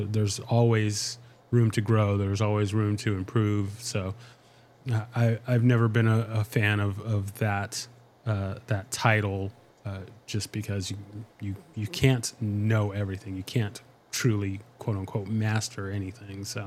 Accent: California, United States; No, I'm originally from California

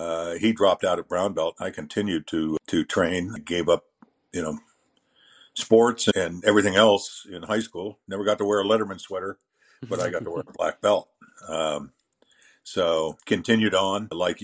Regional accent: San Jose, California, United States; And I grew up in the Bay Area, the San Francisco Bay Area in San Jose.

